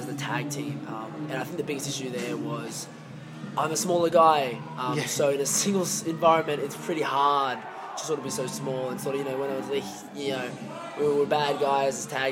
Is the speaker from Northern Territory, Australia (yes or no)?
no; Wagga Wagga, New South Wales, Australia; so I lived in a small town of Wagga Wagga, which is